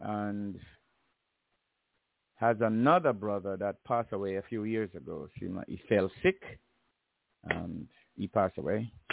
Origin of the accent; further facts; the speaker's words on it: Jamaica; We grew up together back in Jamaica.